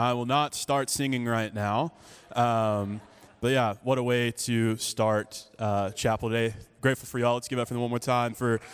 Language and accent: English; Beaumont, Texas, United States; If you spent any time with me, you know I'm from Beaumont, Big Money, Texas, and I'm really proud of it.